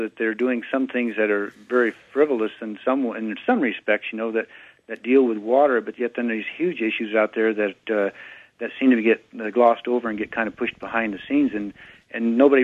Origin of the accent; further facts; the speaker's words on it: Oregon, United States; I was born and raised in Rogue Valley myself. I spent the first 20, 25 years of my life there, and I still have family and friends there.